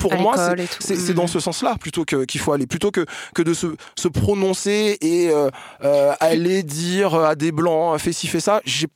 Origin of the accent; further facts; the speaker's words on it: Martinique, France; moi, je suis martiniquais, j'ai grandi là-bas